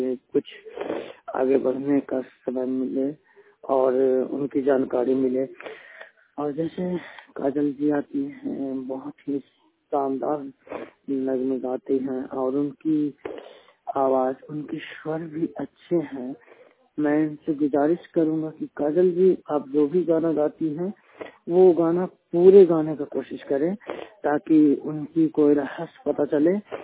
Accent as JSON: {"language": "Hindi", "town": "Gaya", "region": "Bihar", "country": "India", "said": "मैं बिहार गया के रहने वाला हूँ।"}